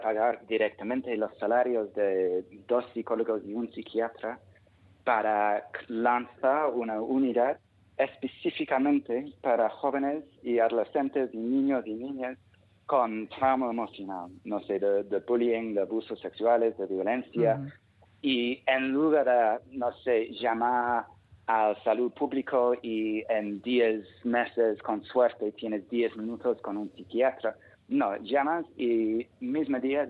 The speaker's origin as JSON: {"language": "Spanish", "region": "London", "country": "United Kingdom", "tie": "born or raised there", "second_language": "Spanish", "moved": "as an adult", "lives_now": "Spain", "said": "yo me he escapado del Reino Unido y nunca quiero volver"}